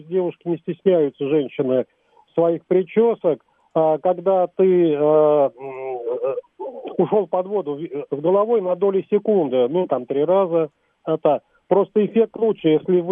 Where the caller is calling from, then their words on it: Moscow, Russia; из Москвы.